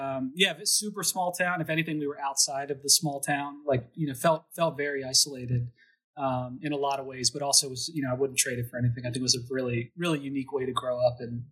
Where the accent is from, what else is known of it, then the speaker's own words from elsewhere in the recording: Emmitsburg, Maryland, United States; also born or lived in Pennsylvania; So I grew up in Maryland, in a town called Emmitsburg, which is right below the Mason-Dixon line.